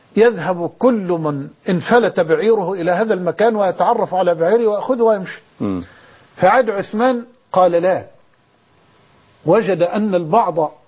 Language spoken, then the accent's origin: Arabic; Egypt; عندنا في مصر